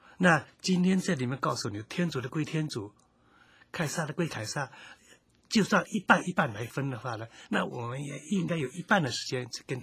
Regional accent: China; 所以这个就是我们中国人应该来讲说， 灵性的生活比较容易。

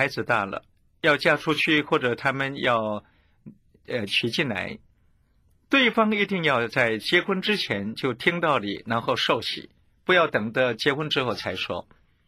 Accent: Xiamen, Fujian, China; born there; 就像我出生在厦门的鼓浪屿，当日的主教公署的地下室，所以生下来第三天我就受了洗了。

